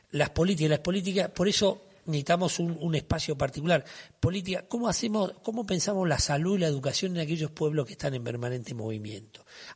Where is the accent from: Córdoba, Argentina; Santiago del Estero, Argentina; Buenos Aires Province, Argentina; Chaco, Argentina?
Chaco, Argentina; Y los chaqueños le decimos